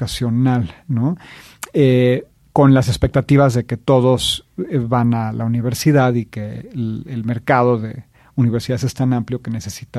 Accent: Mexico City, Mexico; also born or lived in Querétaro; Yo crecí en la Ciudad de México y en la ciudad de Querétaro. Y me fui un año de intercambio a una escuela preparatoria en Vermont.

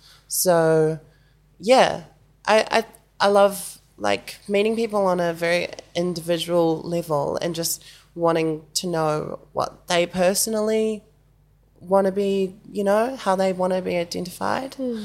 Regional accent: Raumati South, Wellington, New Zealand; I grew up in Kapiti, Raumati South, which is lovely coastal village, and like about 45 minutes away from Wellington, so that's where I'm from. My dad is from Hastings, Wairoa area. And my mum is from Pukerua Bay

